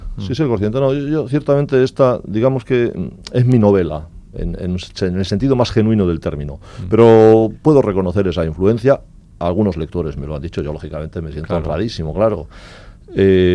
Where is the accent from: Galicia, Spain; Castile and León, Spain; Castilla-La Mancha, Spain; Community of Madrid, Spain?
Castile and León, Spain; por mi tierra. Uh-huh. La provincia de León, como seguro que los oyentes saben o más o menos conocen, es grande